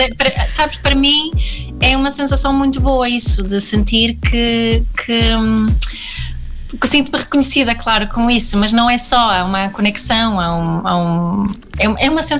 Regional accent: Sweden; Eu sou sueca, nasci na Suécia, o meu pai é sueco, mas a minha mãe é montenegrina.

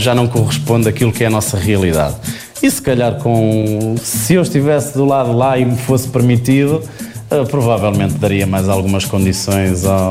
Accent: Portugal; Como bom português que somos, deixamos tudo para a última.

